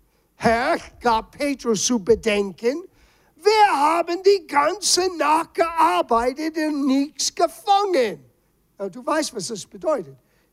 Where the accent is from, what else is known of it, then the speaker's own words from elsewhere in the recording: East Coast, United States; German is a second language; ich bin aufgewachsen auf der Ostküste von Amerika.